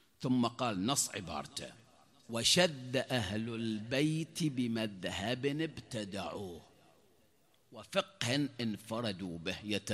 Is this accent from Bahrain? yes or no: yes; Bahrain; قال أنتم من أهل البحرين؟ قلنا أي. شلون عرفت؟ قال من هيئتكم ولهجتكم